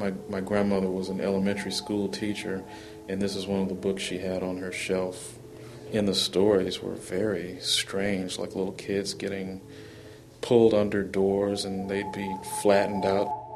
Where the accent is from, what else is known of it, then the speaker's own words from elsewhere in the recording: Texas, United States; Like, this is kind of weird. I come from Texas. Everything's, you know, our vegetables have meat in them.